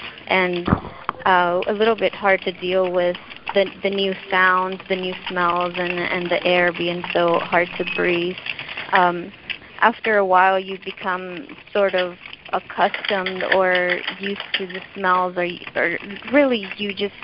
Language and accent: English; Houston, Texas, United States; I'm from Houston, Texas, and I grew up in the community of Manchester, which is in the toxic east end of Houston.